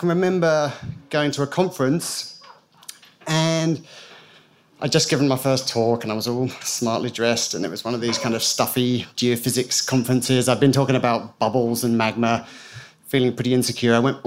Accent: Christchurch, Canterbury, New Zealand; so I'm from Christchurch, and I live out in Sumner, and the earthquake sequence happened, and that coincided with the birth of my first son.

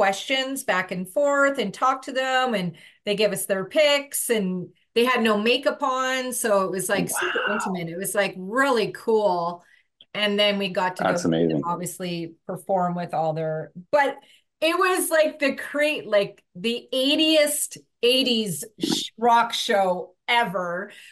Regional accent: Nanaimo, British Columbia, Canada; So I'm originally from Nanaimo, yeah, on the island.

